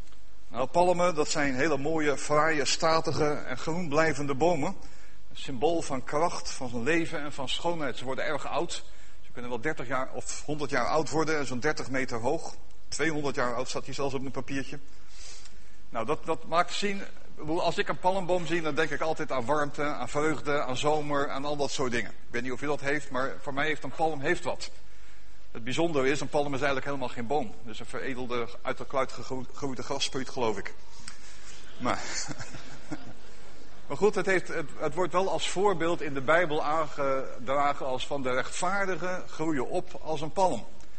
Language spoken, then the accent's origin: Dutch; Netherlands; Dat is denk ik wel iets wat wij als Nederlanders mooi vinden.